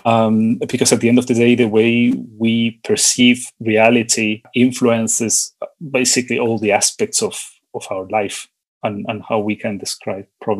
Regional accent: Santiago, Santiago Metropolitan Region, Chile; English is a second language; One of the things that I learned from growing up in Santiago

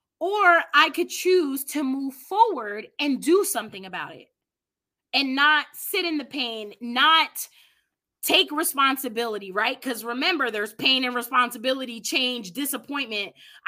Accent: New York City, New York, United States; I come from New York City, so I was a real hothead, okay?

